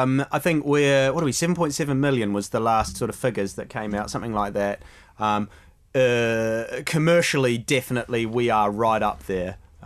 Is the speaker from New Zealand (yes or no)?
yes; Hamilton, Waikato, New Zealand; I'm from New Zealand. I'm from a town called Hamilton you should never visit.